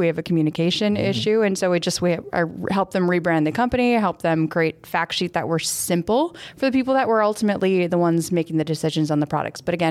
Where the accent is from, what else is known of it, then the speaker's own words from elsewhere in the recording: St. Cloud, Minnesota, United States; I grew up in St. Cloud.